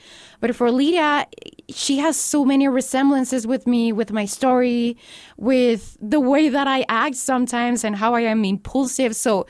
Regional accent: Mexico; now in El Paso, United States; For me, coming from Mexico, I'm from Mexico. I transferred when I finished high school. So when I came to El Paso

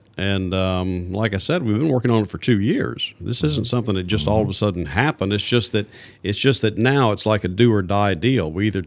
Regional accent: Oak Grove, Louisiana, United States; because I come from Oak Grove, Louisiana, which is, you know, about the size of this building.

